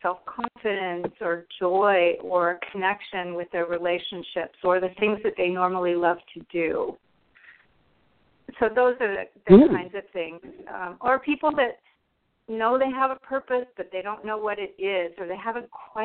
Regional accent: Seattle, Washington, United States; I'm from Seattle, Washington. I live here and I work here, and I was actually born and raised here.

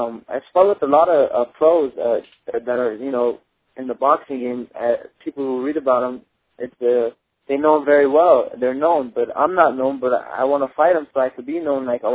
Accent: Glendale, United States; it's in my hometown of Glendale. And I represent Glendale

